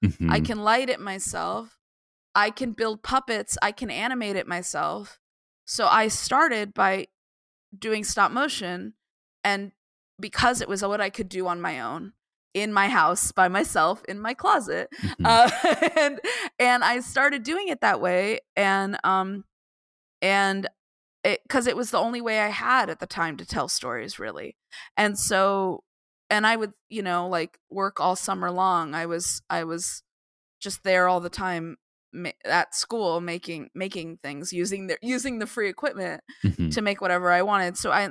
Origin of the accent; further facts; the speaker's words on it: Tucson, Arizona, United States; I was from Arizona. I grew up in Tucson.